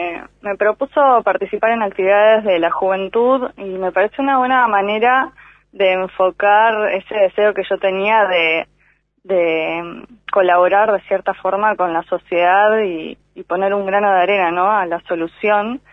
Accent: Comodoro Rivadavia, Chubut, Argentina; soy nacida y criada en Comodoro.

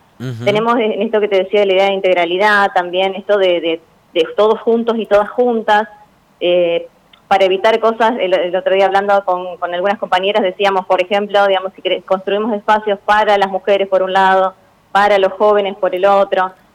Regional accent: Campo Andino, Santa Fe, Argentina; moved away; yo soy de un pueblo, soy de Campo Andino, me vine a vivir acá cuando empecé a estudiar.

